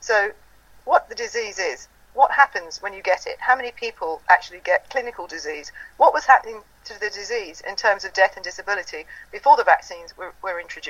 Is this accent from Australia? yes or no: no; Ireland; So then they found me, and being Irish and having been oppressed for 800 years, I have an understanding of what it's like to be oppressed.